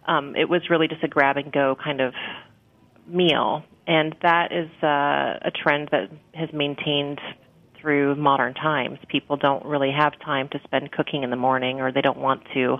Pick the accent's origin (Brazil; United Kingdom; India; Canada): United Kingdom; Scotland; oatmeal, of course, and being Scottish, it's almost a Scottish national dish.